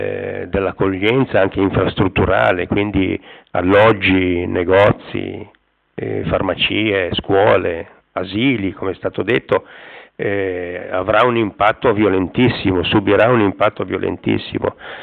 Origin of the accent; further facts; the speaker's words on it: Sestri, Liguria, Italy; io sono di Sestri, quindi posso solo che congratularmi per quello che sarà fatto.